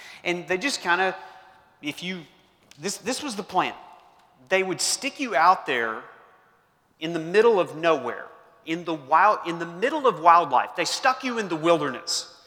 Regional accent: Lawton, Oklahoma, United States; So I grew up in Southwest Oklahoma. And that's just kind of a barren place.

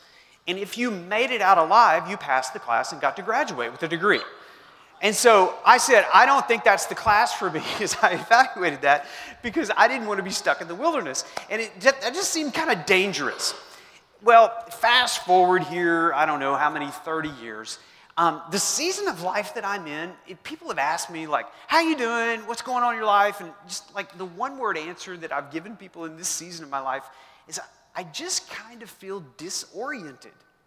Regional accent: Lawton, Oklahoma, United States; So I grew up in Southwest Oklahoma. And that's just kind of a barren place.

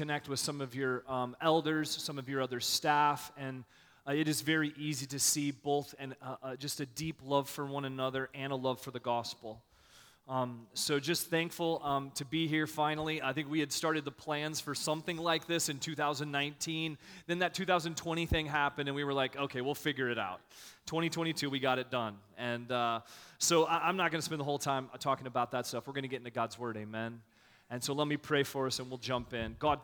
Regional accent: Missouri, United States; I was actually born and raised just northeast of Kansas City on the other side of the state.

